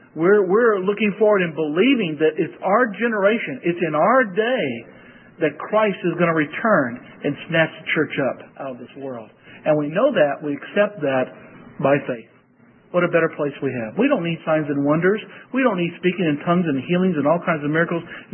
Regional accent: Missouri, United States; I come from Missouri, and you all know the slogan for Missouri, the show me state.

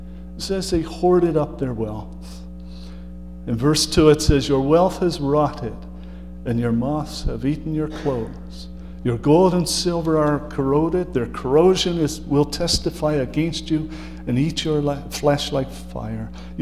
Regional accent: England, United Kingdom; I grew up in England and it was damp and so on.

